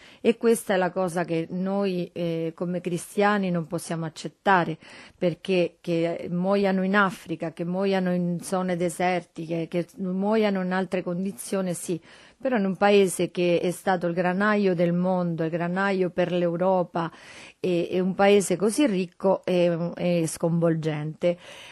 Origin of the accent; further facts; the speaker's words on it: Argentina; io, essendo argentina, la conoscevo